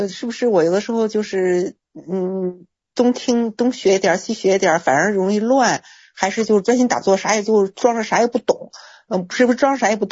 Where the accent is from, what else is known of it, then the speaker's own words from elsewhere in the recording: Zhengzhou, Henan, China; 郑州的。